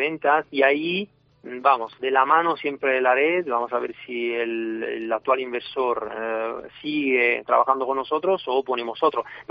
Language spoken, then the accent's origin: Spanish; Southern Italy, Italy; Spanish is a second language; now in Spain; soy del sur de Italia, pero vivo ya hace algunos años aquí en España